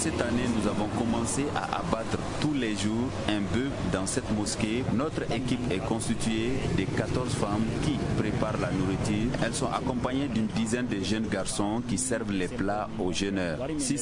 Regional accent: Mali; Alors que chez nous, au Mali, nous avons des riches qui peuvent faire la même chose.

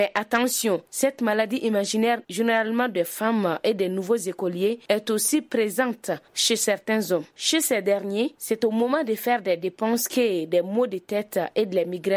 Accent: Yorosso, Sikasso, Mali; Je suis de Yoroso.

